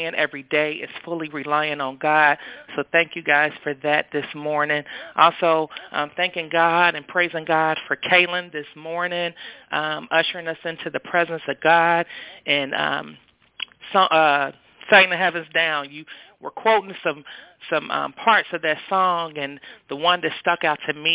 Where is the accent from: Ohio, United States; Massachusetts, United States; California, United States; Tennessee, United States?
Ohio, United States; Cincinnati; I'm from Cincinnati, Ohio.